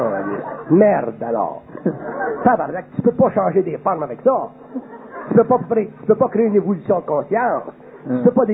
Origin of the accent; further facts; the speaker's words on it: Quebec, Canada; born there; je comprends pourquoi je suis né au Québec